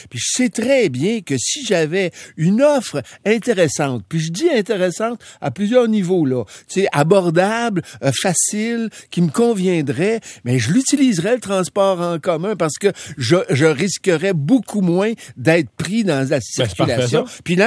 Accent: Quebec, Canada; Moi, quand je suis chez nous, en Montérégie, j'ai pas de problème de bouchon de circulation généralement.

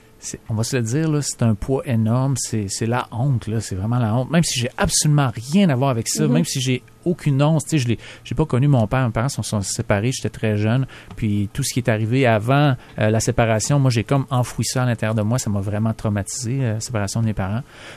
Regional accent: Quebec, Canada; Non, je viens du Québec, tu sais, je suis fier de mes racines, je suis fier de ma langue.

